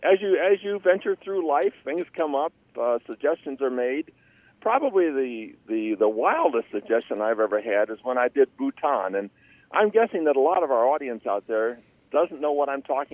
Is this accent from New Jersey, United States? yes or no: no; Michigan, United States; I grew up in Michigan.